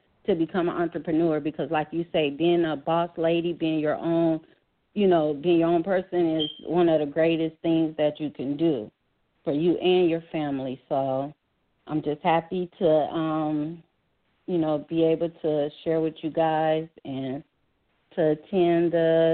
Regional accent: Las Vegas, Nevada, United States; I'm from Las Vegas.

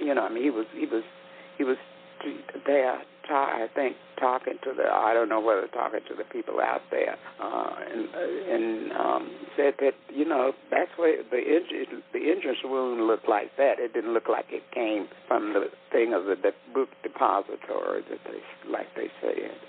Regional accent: Atlanta, Georgia, United States; born there; I was born in Atlanta, Georgia, Grady Hospital. I'm a Grady baby, 1937, May 2nd.

